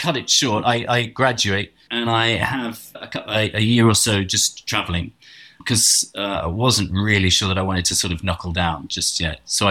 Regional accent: London, United Kingdom; accent: posh English; God, you've got a really fucking posh English accent, haven't you? Are you from there? And I said, yeah, I'm from London.

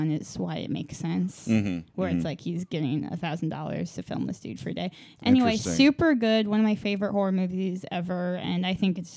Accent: United Kingdom; Yeah, I'm fucking British.

